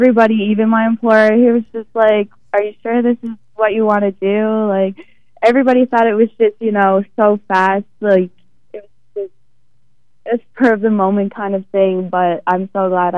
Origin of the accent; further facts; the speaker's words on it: St. John's, Newfoundland and Labrador, Canada; I'm actually from St. John's, Newfoundland, and this is my first placement. I came here about 3 weeks ago.